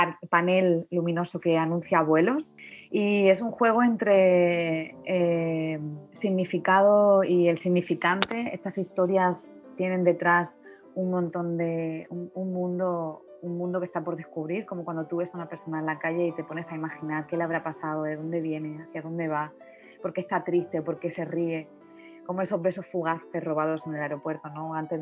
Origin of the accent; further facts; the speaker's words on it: Cieza, Region of Murcia, Spain; yo vengo de Cieza, tierra de melocotones, albaricoques, paraguayos maravillosos, nectarinas, todo tipo de frutales de hueso